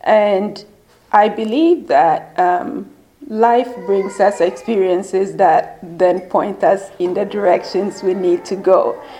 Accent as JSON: {"language": "English", "country": "Ghana", "said": "So I come from Ghana in West Africa, and so just so you, I'm sure you realize I speak with a different accent."}